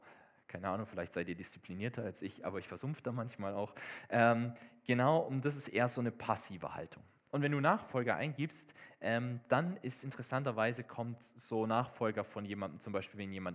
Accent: Baden-Württemberg, Germany; also ähnlich wie bei uns im Schwarzwald, das ist ziemlich steil

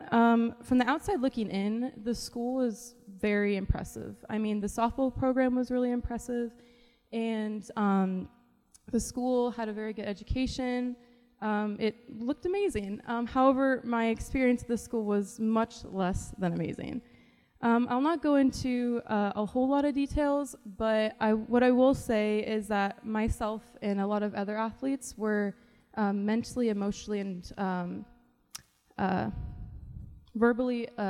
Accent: Oregon, United States; now in York, United States; I am a junior transfer here at York University. I am from Oregon, obviously, so that's like a long ways from York, Nebraska.

